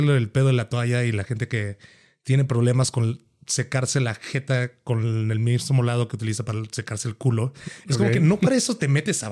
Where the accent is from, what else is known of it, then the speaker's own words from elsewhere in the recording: Tuxtla, Chiapas, Mexico; now in Mexico City, Mexico; yo no soy de Feño. Yo soy de Tuxtla, güey, Chiapas, güey, viví la mitad de mi vida. Llevo ya casi la mitad de mi vida aquí en la Ciudad de México.